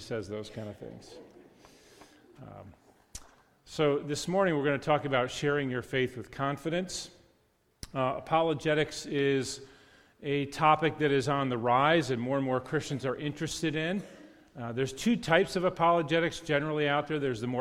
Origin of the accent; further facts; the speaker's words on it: Connecticut, United States; I'm from Connecticut and pastored there for a while where it's a very secular environment.